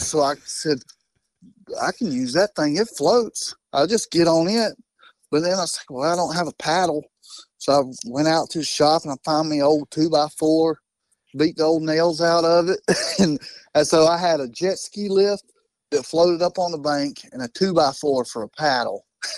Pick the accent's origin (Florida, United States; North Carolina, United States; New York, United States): North Carolina, United States; so I grew up on Lake Wylie.